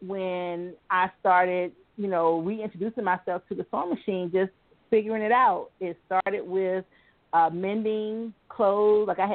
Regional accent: Virginia Beach, Virginia, United States; I'm originally from Virginia Beach area, and I was living in Norfolk

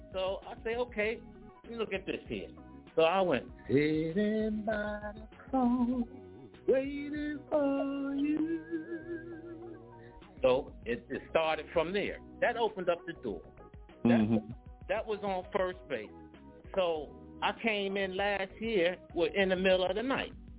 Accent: Baltimore, Maryland, United States; My hometown is Baltimore, Maryland.

